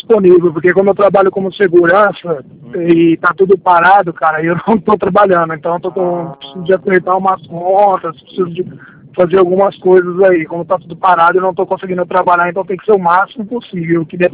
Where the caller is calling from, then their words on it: Ribeirão Preto, São Paulo, Brazil; Ribeirão Preto.